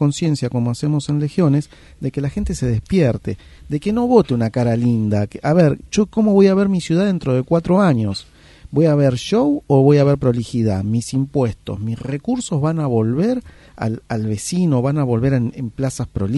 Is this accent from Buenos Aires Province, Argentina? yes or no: yes; Pilar, Buenos Aires Province, Argentina; Como soy un chico de Pilar, tierra adentro, no como mi vecino que vive en el centro